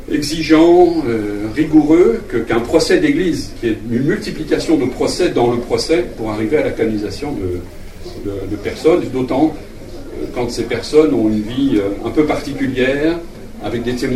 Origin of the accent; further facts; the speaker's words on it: Lyon, Auvergne-Rhône-Alpes, France; quand j'étais enfant à Lyon